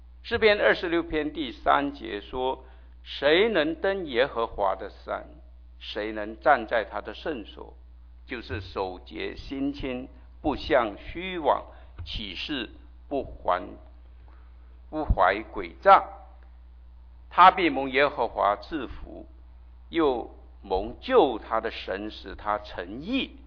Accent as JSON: {"language": "Chinese", "country": "China", "said": "这是我们中国人的心态，我们连错错错到底，就是不要讲，就是不要宣扬。"}